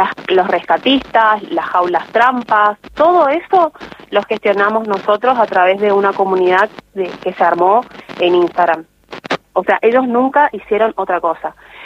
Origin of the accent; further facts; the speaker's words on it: Chaco, Argentina; Yo me vine en el mes de junio, ya van a ser 4 meses que estoy acá. Mi pareja desde Chaco, nosotros somos de Chaco